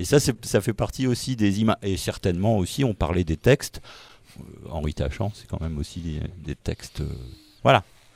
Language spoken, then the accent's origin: French; Hauts-de-France, France; on est du Pas-de-Calais. Moi, j'étais ado et c'était au Touquet Paris-Plage.